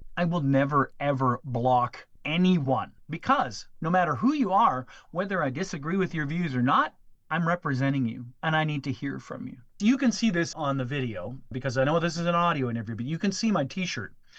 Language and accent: English; Canada; We're Canadian. We should be neighbors and friends